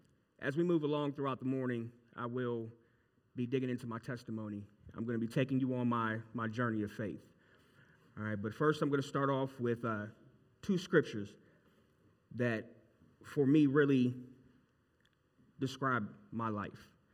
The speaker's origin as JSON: {"language": "English", "town": "Scranton", "region": "Pennsylvania", "country": "United States", "tie": "born there", "said": "I was born in Scranton, Pennsylvania in 1983. I was born to the pastor of an AME church."}